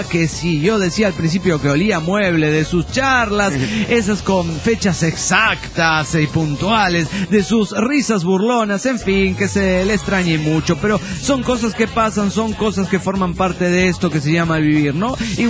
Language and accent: Spanish; Ibarra, Imbabura, Ecuador; de Ibarra, Ecuador.